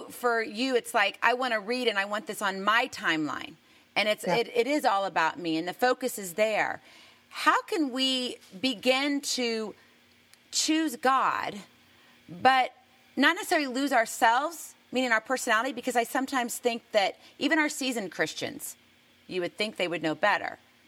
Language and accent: English; Hawaii, United States; Yeah, I'm from Hawaii. I love flip-flops too.